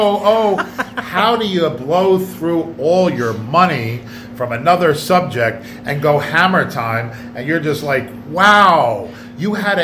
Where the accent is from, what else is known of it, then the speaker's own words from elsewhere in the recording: New Jersey, United States; Like, you're from Oregon, I'm from New Jersey. We had a lot of, you know, a lot of rain in the winter